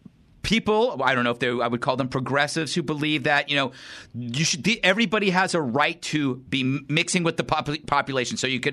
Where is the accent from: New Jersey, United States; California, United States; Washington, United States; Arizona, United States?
California, United States; When I grew up in the Bay Area.